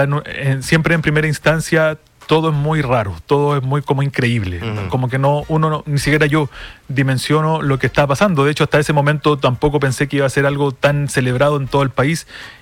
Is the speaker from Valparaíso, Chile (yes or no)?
yes; Valparaíso, Chile; Yo vengo de la provincia de Petorca, que es una de las 25 zonas más secas del mundo.